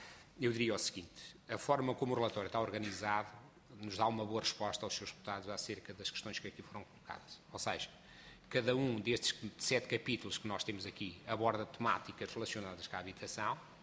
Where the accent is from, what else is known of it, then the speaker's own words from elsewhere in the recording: Portugal; como português, acima de tudo